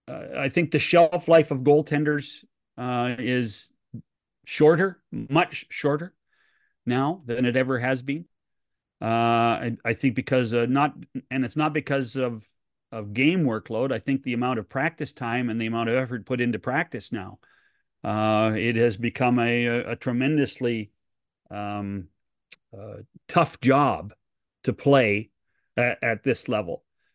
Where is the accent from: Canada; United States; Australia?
Canada; And as a Canadian, I'm saying, who's going to play goal for us?